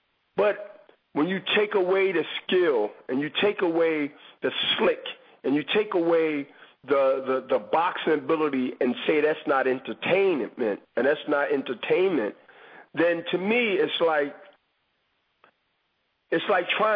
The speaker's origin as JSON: {"language": "English", "town": "Philadelphia", "region": "Pennsylvania", "country": "United States", "said": "Man, I'm from Philadelphia. They invented that."}